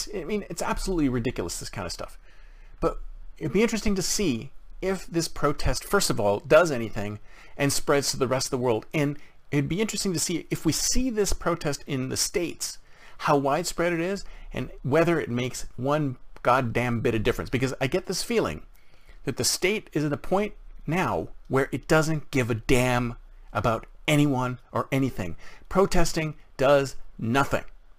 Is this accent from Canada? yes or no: yes; Canada; I mean, I grew up in Canada.